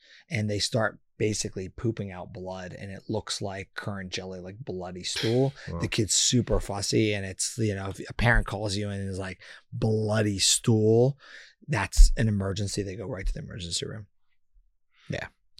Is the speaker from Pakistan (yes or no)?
no; Boston, Massachusetts, United States; born there; That when I was born in Boston, they were doing studies on birthmarks.